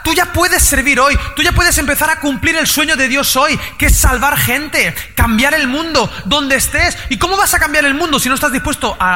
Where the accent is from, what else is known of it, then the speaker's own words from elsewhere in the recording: Spain; yo que soy español y soy un poco bestia